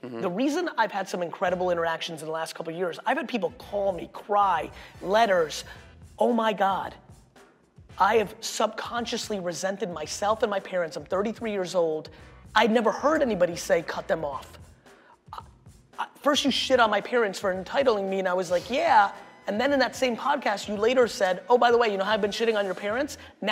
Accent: Greenwich, Connecticut, United States; Growing up in Greenwich, third generation wealthy, you and I are different.

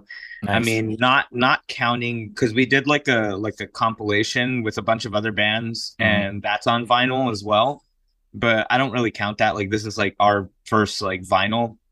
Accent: San Antonio, Texas, United States; now in San Diego, United States; No, I'm from San Antonio, Texas, actually.

